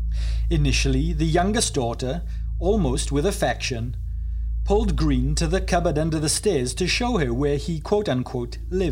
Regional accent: Wales, United Kingdom; Stephen Volk, the writer of the show, hails from my hometown in Wales.

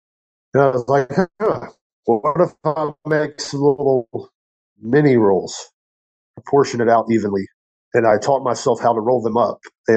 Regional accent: Louisiana, United States; I love cooking. Growing up in Louisiana, it's kind of a rite of passage.

